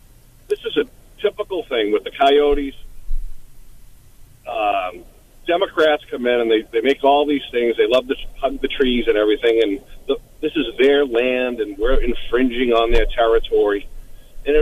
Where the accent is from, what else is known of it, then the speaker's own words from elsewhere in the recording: Boston, Massachusetts, United States; When you were a kid living in Boston, I grew up in Boston, everyone had dogs.